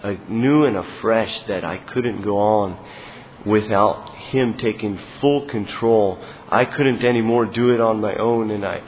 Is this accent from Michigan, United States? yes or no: yes; Tustin, Michigan, United States; I'm from Tustin, Michigan.